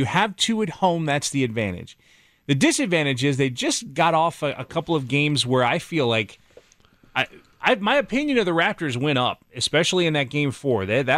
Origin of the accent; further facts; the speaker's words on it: United States; I'm from the States